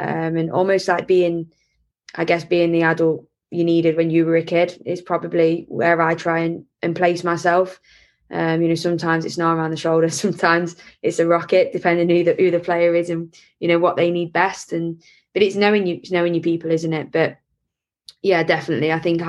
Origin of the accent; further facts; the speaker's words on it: Scotland, United Kingdom; I'm Scottish